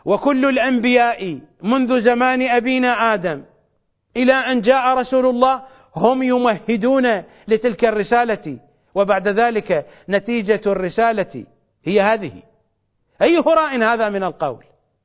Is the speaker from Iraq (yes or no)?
yes; Iraq; ولا أنا بعجمي ولا أعجمي، أنا عراقي الأبوين، عراقي الطرفين، عراقي الأبوين، عربي الأبوين، وعشيرتي من أعمامي معروفة ومن أخوالي معروفة